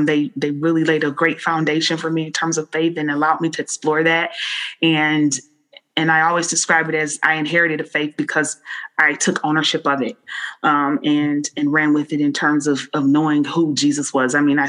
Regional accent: Detroit, Michigan, United States; So I am a native Detroiter. I was born and raised in Detroit

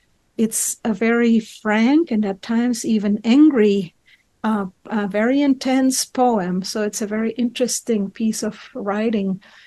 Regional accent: Chile; I grew up in Chile during one of these Latin American dictatorships.

